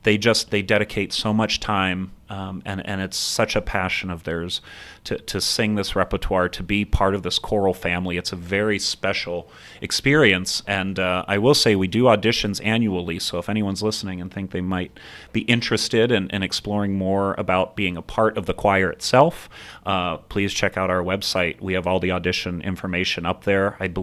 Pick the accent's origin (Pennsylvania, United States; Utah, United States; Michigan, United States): Pennsylvania, United States; Pittsburgh; maybe I'd love to be back in Pittsburgh, my hometown, one day, and be the head of the School of Music at my alma mater, Carnegie Mellon.